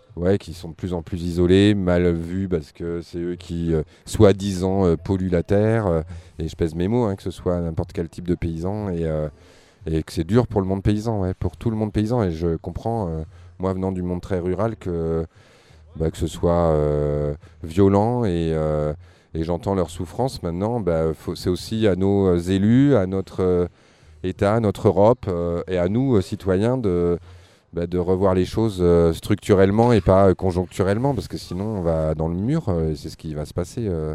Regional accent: Saint-Affrique, Occitanie, France; je suis de Sainte-Afrique et du Sud Aveyron

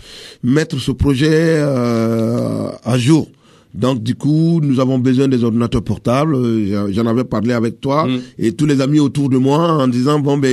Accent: Burkina Faso; l'école est peut-être payante chez nous au Burkina Faso

